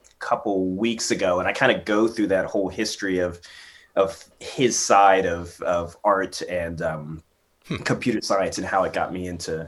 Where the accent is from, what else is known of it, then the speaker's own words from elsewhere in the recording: Dale City, Virginia, United States; So originally, grew up in Dale City, Virginia. So Prince William County, you know, just maybe right on 95. Went to high school there.